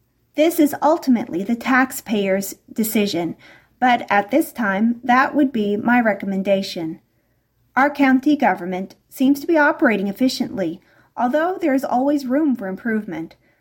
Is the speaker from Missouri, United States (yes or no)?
no; Texas, United States; I was born and raised in West Texas. I went to Texas Tech for my undergraduate and law school.